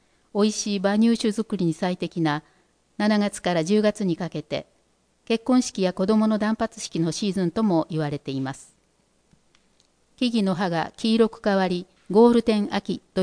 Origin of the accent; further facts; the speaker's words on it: Mongolia; Japanese is a second language; ちなみに私のふるさとツエール郡は都府県の4分の1を生産しています。